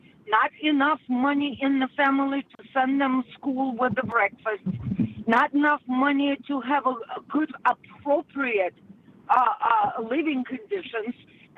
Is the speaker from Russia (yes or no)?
yes; Russia; English is a second language; And you know, guys, I'm coming from Russia, right?